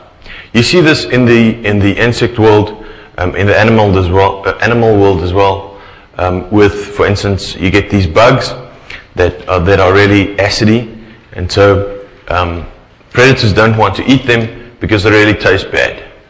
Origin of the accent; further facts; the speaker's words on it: South Africa; we're from South Africa, and there's a lot of crime in South Africa.